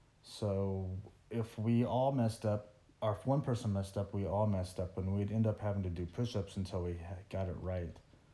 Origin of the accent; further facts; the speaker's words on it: Palm Springs, California, United States; born there; I was born in Palm Springs, California.